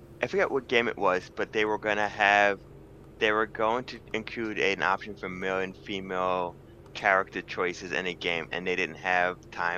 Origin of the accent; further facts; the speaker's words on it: Northeast, United States; We're all mostly from, I mean, Jeff is from wherever, but we're mostly from the Northeast here.